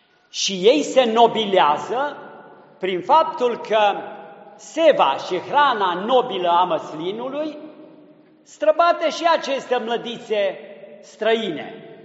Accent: Romania; ca români, că suntem creștini de la început

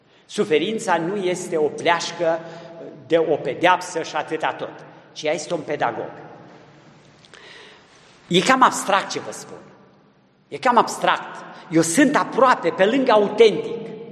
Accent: Ludișor, Brașov County, Romania; Am în minte bătrânii satului Ludișor, de unde sunt eu, nu?

